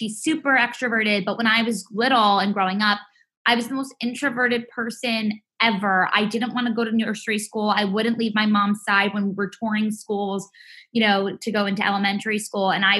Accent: New York City, New York, United States; So I grew up born and raised in New York City

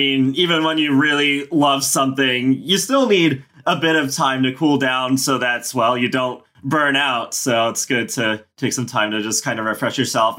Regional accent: Canada; But yeah, I was born and raised in Canada.

